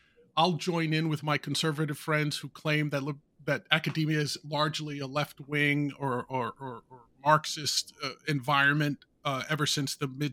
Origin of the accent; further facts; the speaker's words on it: New York, United States; And it was in the New York Post, my hometown paper.